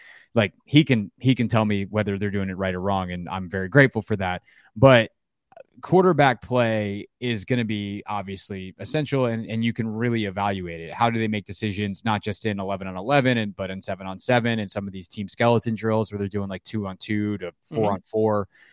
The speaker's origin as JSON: {"language": "English", "region": "South Carolina", "country": "United States", "tie": "born or raised there", "said": "I grew up in South Carolina. So we are a mustard based state and I am very fond of the mustard based sauce."}